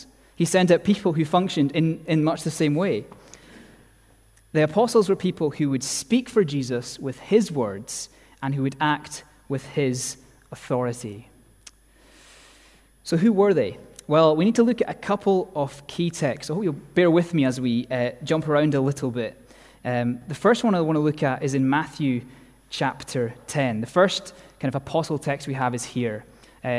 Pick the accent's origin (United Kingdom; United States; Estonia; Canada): United Kingdom; Scotland; Being Scottish, we struggle to talk about our own abilities, our own gifts.